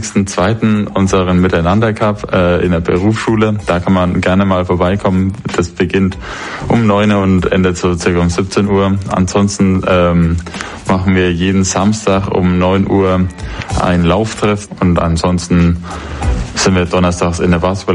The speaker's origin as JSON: {"language": "German", "town": "Bamberg", "region": "Bavaria", "country": "Germany", "said": "ich bin 19 Jahre alt, ich komme aus Bamberg"}